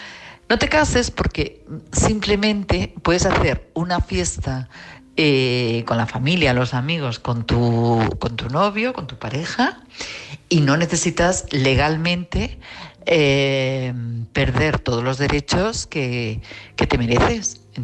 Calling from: Madrid, Community of Madrid, Spain; de Madrid.

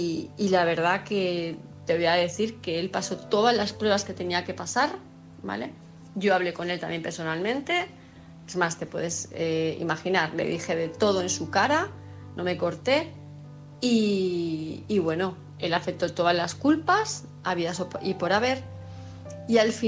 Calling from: Palma, Balearic Islands, Spain; de Palma de Mallorca

